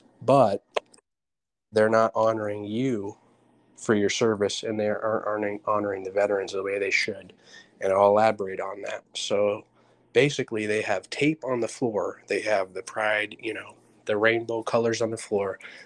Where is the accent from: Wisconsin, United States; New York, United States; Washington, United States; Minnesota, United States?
Washington, United States; Seattle; also born or lived in San Antonio; I was born in San Antonio, Texas, and grew up with Jay Irvin in West Seattle, Washington.